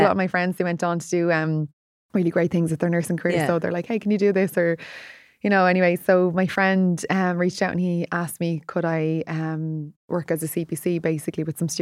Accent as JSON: {"language": "English", "country": "Ireland", "also_born_or_lived": "Australia", "said": "And then I came home to Ireland from Australia."}